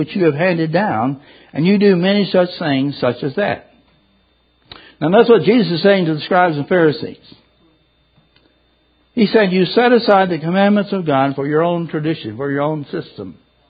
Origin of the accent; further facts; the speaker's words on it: Kentucky, United States; I grew up in Kentucky 100 years ago, I know.